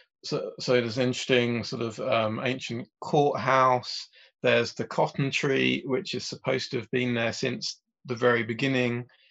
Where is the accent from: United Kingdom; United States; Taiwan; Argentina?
United Kingdom; Croydon, London; So I was born and brought up in London, so I've really not moved very far in my life.